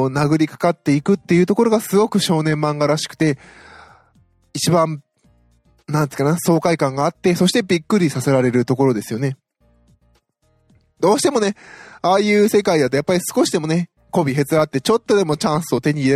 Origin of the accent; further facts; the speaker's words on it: Osaka, Japan; 私もね、大阪出身なので